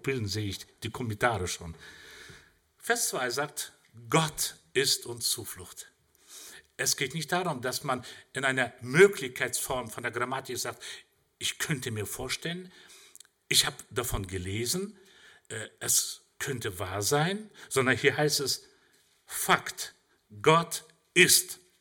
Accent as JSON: {"language": "German", "country": "Germany", "also_born_or_lived": "Central Asia", "said": "Ich bin auch Deutscher, aber ich bin in Zentralasien nur auf die Welt gekommen, aber als Deutscher."}